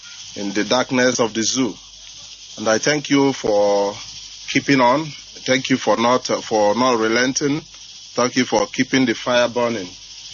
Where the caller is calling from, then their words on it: China; I'm calling from China.